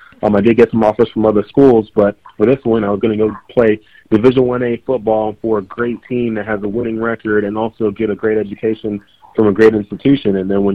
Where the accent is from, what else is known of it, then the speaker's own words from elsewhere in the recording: Dallas, Texas, United States; So, you know, originally I'm from Dallas, Texas, grew up in Texas my whole life.